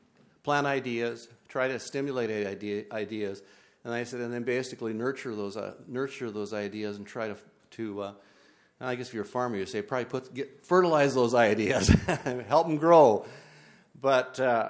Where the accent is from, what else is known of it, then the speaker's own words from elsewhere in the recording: North Dakota, United States; my dad was a farmer. I grew up in North Dakota